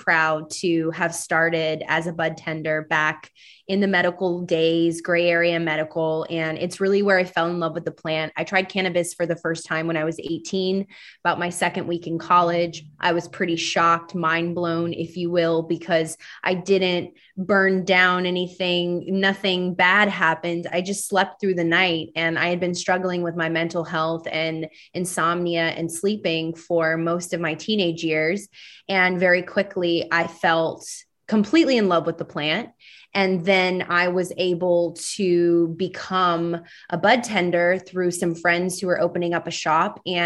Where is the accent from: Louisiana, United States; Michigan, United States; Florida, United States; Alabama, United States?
Louisiana, United States; I grew up in a small town.